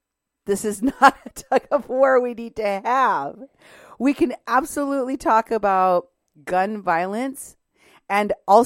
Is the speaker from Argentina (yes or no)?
no; Muscatine, Iowa, United States; because in Muscatine, Iowa, where I grew up, because we lived by the river.